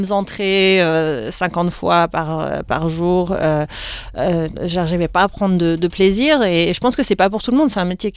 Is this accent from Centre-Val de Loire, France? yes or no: yes; Orléans, Centre-Val de Loire, France; moved away as an adult; now in Australia; Je viens de France, tout à fait.